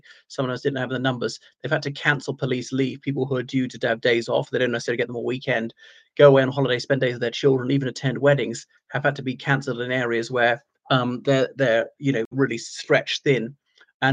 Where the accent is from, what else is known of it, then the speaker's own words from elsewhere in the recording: Ireland; And admittedly, virtually nobody in the Republic of Ireland has my accent. I'm not English. I possibly have some remote English ancestry in the Middle Ages.